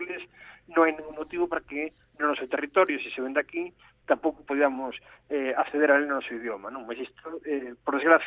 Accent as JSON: {"language": "Galician", "region": "Galicia", "country": "Spain", "said": "Temos que ser nos galegos quen actúe para reverter esta situación. A nosa lingua ten tanto dereito a estar como calquera outra"}